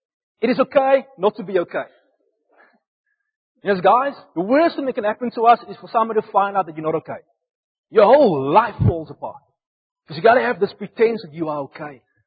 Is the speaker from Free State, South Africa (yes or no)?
no; Upington, Northern Cape, South Africa; Yeah, I come from Uppington, the Platteland. I end up in Stellenbosch of all places.